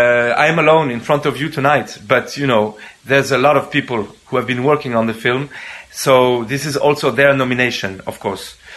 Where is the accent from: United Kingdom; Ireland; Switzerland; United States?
Switzerland; also born or lived in Burkina Faso; I'm a filmmaker from Switzerland and Burkina Faso, and I'm very pleased to have my film Wallahi at this wonderful Young Audience Award.